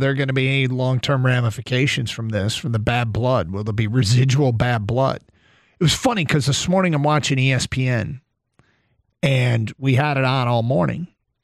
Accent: Canada; As a Canadian, can I ask you a question?

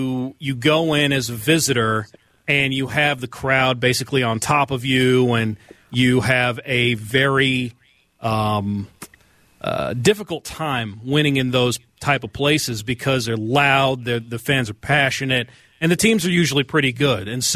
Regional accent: Kansas City, Missouri, United States; Well, I'm partial to my hometown of Kansas City, so I know that there is a stadium there where the football team plays called Arrowhead.

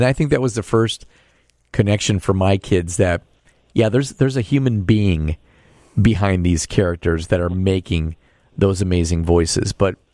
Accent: Chicago, Illinois, United States; growing up in Chicago, going to Cubs games with my grandfather's 70s, it was all about Bill Buckner.

